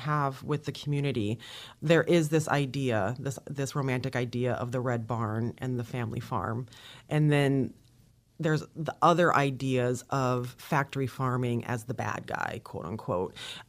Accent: Minnesota, United States; I'm from Minnesota, and we had 4-H. It just was not nearly as pervasive and ubiquitous as it is here in southern Indiana.

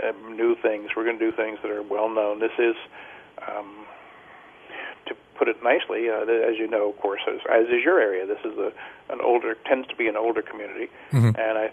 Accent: Baltimore, Maryland, United States; I had done in my 20s and 30s with another group that I was involved with in my hometown of Baltimore

